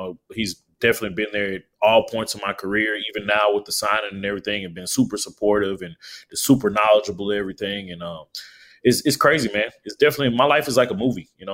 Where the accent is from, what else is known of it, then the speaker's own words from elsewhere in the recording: Texas, United States; You know, I'm from Texas, so I love the Von Erichs, love the Funks, love Stan Hansen.